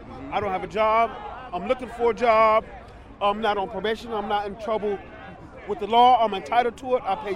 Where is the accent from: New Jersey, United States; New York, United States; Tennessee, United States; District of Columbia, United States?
District of Columbia, United States; Washington; Southeast.